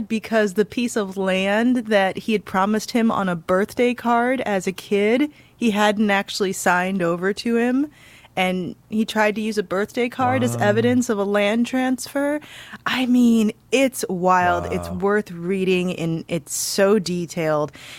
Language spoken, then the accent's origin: English; St. Louis, Missouri, United States; My news fix is this story that came yes. out over the weekend about my hometown of St. Louis.